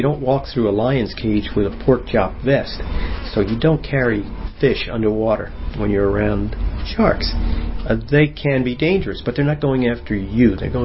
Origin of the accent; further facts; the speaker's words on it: Long Island, New York, United States; New York. Long Island, New York.